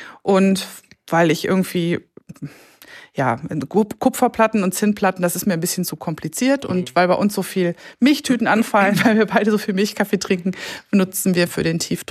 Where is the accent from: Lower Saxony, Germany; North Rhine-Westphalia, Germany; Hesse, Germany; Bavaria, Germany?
Lower Saxony, Germany; Holtensen; aus Holtensen, also da wo aus du auch herkommst